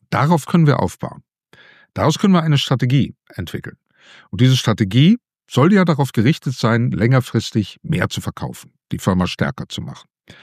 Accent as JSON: {"language": "German", "country": "Netherlands", "tie": "born or raised there", "also_born_or_lived": "Germany", "lives_now": "Belgium", "said": "Ich bin zwar in Deutschland geboren, aber in Holland aufgewachsen, wohne seit fast 25 Jahren in Belgien, aber bin in den letzten Jahren wieder vermehrt oder hauptsächlich in Deutschland unterwegs."}